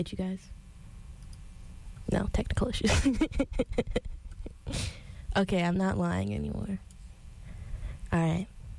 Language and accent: English; Syracuse, New York, United States; I'm from Syracuse, New York. I'm currently a sophomore here at SUNY Oneonta.